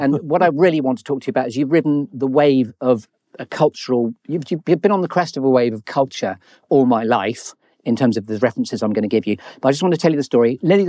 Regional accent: Middlesbrough, North East England, United Kingdom; born there; also born or lived in Uganda; No, I was born in Middlesbrough

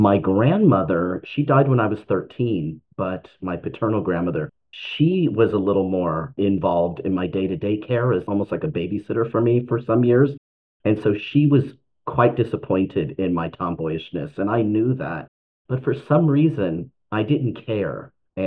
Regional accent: California, United States; whereas I'm from California, my family is Mexican. And I'm first generation also.

